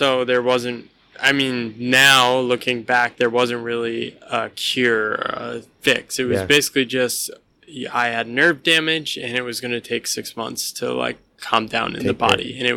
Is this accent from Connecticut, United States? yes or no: yes; Connecticut, United States; I grew up in Connecticut in the forest, in the woods.